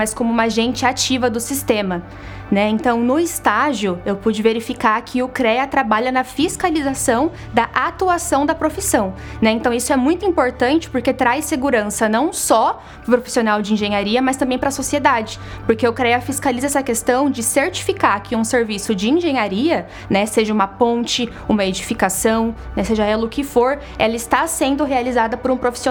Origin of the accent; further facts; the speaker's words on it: Barueri, São Paulo, Brazil; now in Caraguatatuba, Brazil; eu tenho 23 anos, sou natural aqui de São Paulo, Barueri. E aos 19, quando eu passei para o vestibular, eu me mudei para Caraguatatuba para cursar engenharia civil.